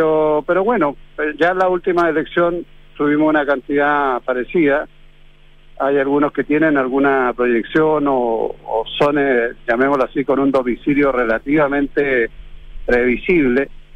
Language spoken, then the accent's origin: Spanish; Chile; yo soy de Ohio, Norte Chico, donde hay muchos descendientes de nuestro pueblo originario de Aguita